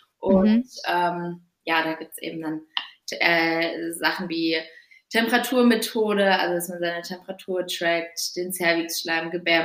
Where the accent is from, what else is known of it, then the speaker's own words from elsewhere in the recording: Freiburg, Baden-Württemberg, Germany; Genau, also ich komme ursprünglich aus Freiburg